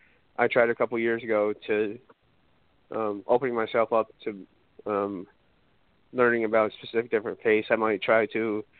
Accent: Albany, New York, United States; Yeah, I was born in Albany, and I actually live right now less than a mile away from where I grew up.

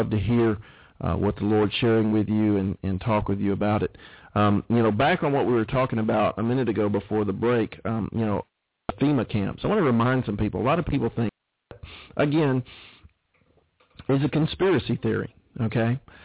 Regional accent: Auburn, Alabama, United States; wants me to move back to my hometown of Auburn, Opelika, Alabama, and start a church.

